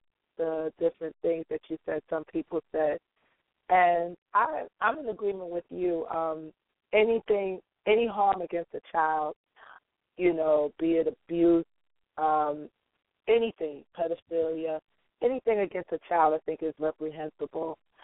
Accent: Brooklyn, New York, United States; I am from Bed-Stuy, Do or Die, the home of … the home

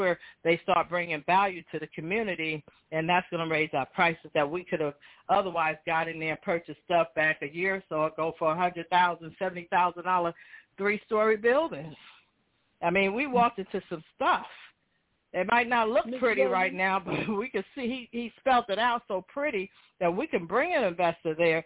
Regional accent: Plainfield, New Jersey, United States; up in my hometown, Plainfield, New Jersey.

